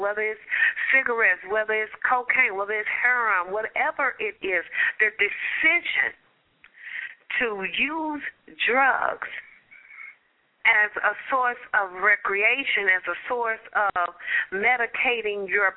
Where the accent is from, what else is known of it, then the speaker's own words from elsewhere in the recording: Compton, California, United States; growing up in Compton, you know, it was all everywhere, you turned.